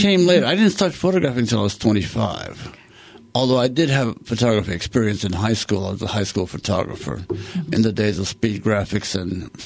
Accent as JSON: {"language": "English", "town": "Abbeville", "region": "Louisiana", "country": "United States", "moved": "as an adult", "said": "I'm from Abbeville."}